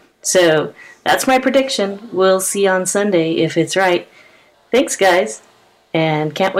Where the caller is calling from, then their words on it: Denver, Colorado, United States; I'm calling from Denver.